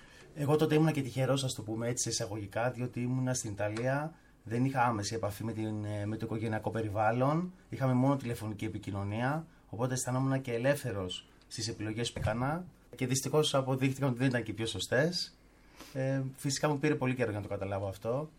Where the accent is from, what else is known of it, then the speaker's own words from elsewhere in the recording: Rhodes, South Aegean, Greece; now in Athens, Greece; εγώ επειδή κατάγομαι από Ρόδο, ήρθα στην Αθήνα